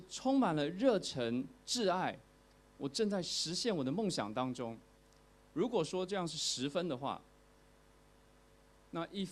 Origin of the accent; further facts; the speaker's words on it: Taiwan; 因为我是在台湾出生长大的，想起小时候听到的那些台湾的那些曲调